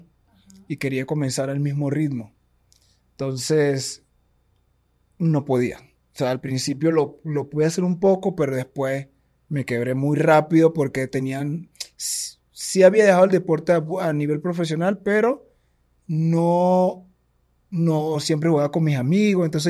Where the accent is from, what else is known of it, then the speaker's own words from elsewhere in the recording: Venezuela; soy venezolano. Tengo 40 años, aunque no lo parezca.